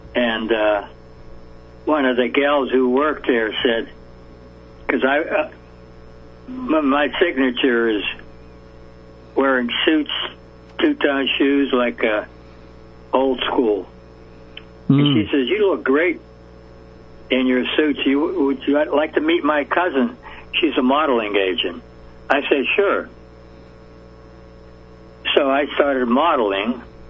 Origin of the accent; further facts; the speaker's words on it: Pittsburgh, Pennsylvania, United States; now in California, United States; Well, I didn't come to California to be an actor or a preacher. I was born and raised in around Pittsburgh, Pennsylvania, and I had a lot of love in my family, a lot of support, and we went to church on Sundays